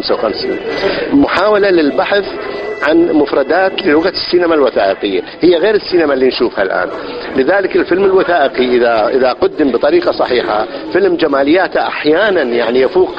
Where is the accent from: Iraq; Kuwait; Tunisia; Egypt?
Iraq; باسبورت يمني ويعرفون هذا الباسبورت اليمني معطى لي وانا عراقي،